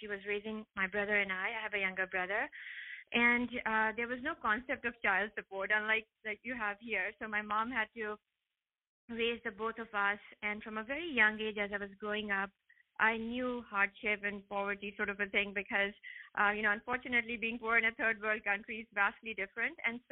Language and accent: English; Pakistan; I was born and raised in Pakistan.